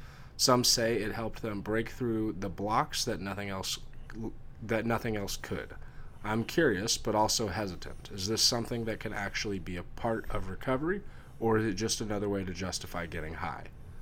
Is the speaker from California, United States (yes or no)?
yes; Sacramento, California, United States; My hometown team is the Sacramento Kings, baby.